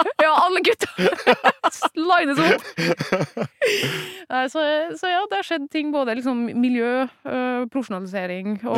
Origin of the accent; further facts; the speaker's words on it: Sunndalsøra, Møre og Romsdal, Norway; og så er jeg 15 år, altså jeg kom jo fra Sundalsøra, sant?